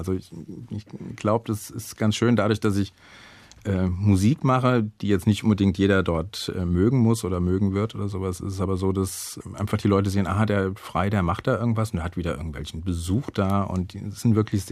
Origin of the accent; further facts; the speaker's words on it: Wiesbaden, Hesse, Germany; Ich bin ja eigentlich in Wiesbaden geboren und habe da auch bis 20 oder 21 gelebt.